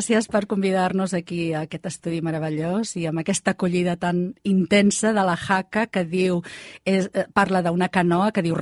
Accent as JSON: {"language": "Catalan", "region": "Catalonia", "country": "Spain", "said": "i jo com a catalana això ja no ho podria dir més alt"}